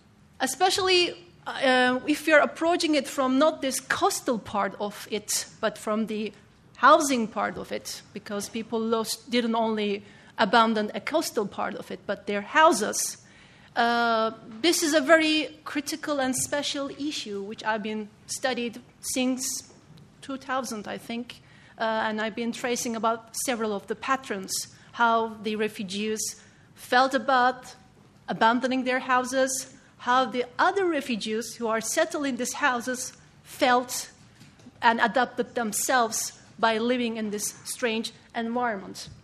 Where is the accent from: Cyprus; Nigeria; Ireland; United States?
Cyprus; Varosha, Famagusta District; I grew up in Varosha, but other part of the Varosha, over the curtain.